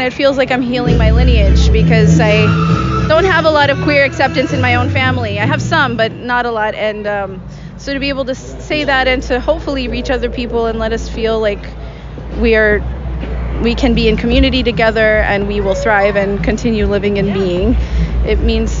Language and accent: English; Corpus Christi, Texas, United States; I'm from Corpus Christi, Texas, yep.